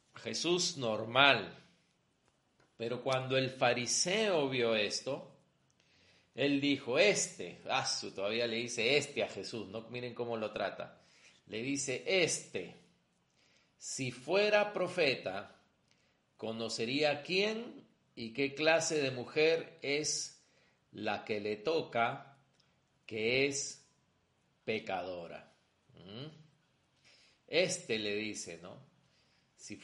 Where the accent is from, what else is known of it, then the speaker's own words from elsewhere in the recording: Peru; somos peruanos, ¿no? ¿Qué nos identifica ser peruanos? Que hemos nacido en el Perú.